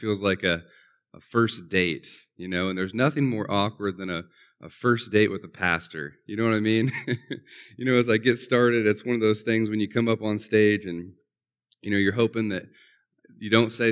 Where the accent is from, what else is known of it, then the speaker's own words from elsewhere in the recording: Columbus, Indiana, United States; I grew up in Columbus, Indiana.